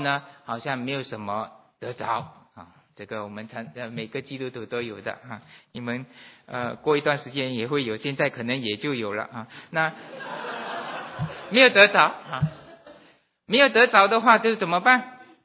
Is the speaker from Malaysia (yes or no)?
yes; Malaysia; 我是马来西亚来的，那我从小呢是在一个这个怎么说，星期天来做礼拜的坐在椅子上的那个做礼拜的这个基督徒长大家庭里面长大的。